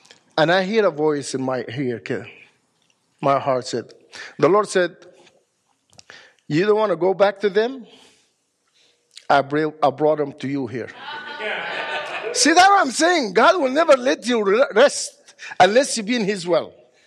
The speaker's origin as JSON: {"language": "English", "country": "Egypt", "moved": "as an adult", "said": "Remember, I came from Egypt. The Muslim there, we've been persecuted in Egypt."}